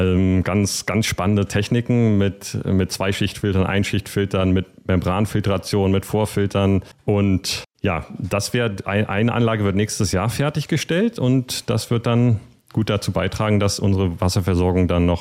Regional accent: Potsdam, Brandenburg, Germany; um die Dinge hier in meiner Heimatstadt umzusetzen und bin zurückgekommen nach Potsdam, meiner alte neue Heimat.

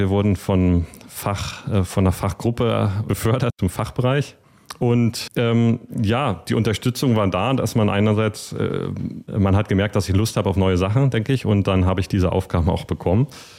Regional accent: Potsdam, Brandenburg, Germany; um die Dinge hier in meiner Heimatstadt umzusetzen und bin zurückgekommen nach Potsdam, meiner alte neue Heimat.

